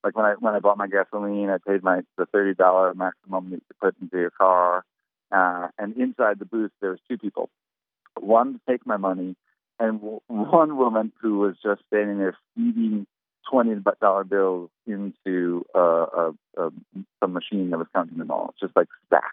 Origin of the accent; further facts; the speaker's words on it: Chicago, Illinois, United States; now in Puerto Rico; when I first moved to Puerto Rico, I was like, I can't wait for a hurricane because I like storms. I'm from Chicago. I like the big thunderstorms.